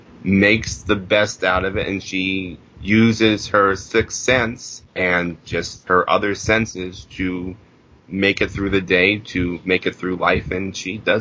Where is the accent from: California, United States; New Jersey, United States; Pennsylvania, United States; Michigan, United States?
Pennsylvania, United States; I mean, I'm from Pennsylvania, but I have family in Maryland.